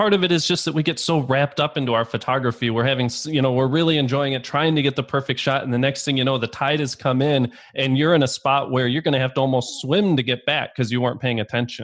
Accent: Chicago, Illinois, United States; my team and I, we're all from Chicago, the Midwest.

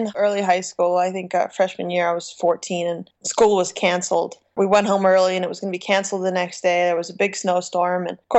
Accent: Pennsylvania, United States; Yes, I grew up in Pennsylvania.

